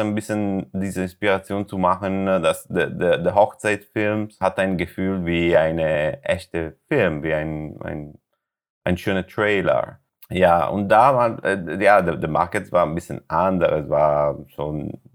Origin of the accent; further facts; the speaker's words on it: Italy; German is a second language; now in Germany; So, ich komme aus Italien. Ich komme aus Italien